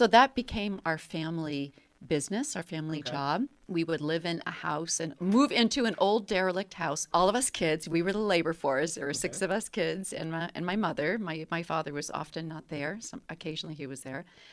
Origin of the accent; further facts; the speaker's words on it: New Hampshire, United States; So, I grew up in New Hampshire. I grew up out in the woods. very rural settings.